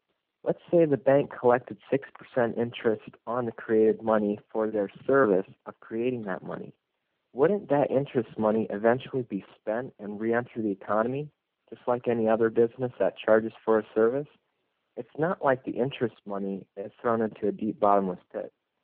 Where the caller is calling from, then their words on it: Ohio, United States; Hey, Paul. … from Ohio and was turned on to this podcast by a friend about 5 months ago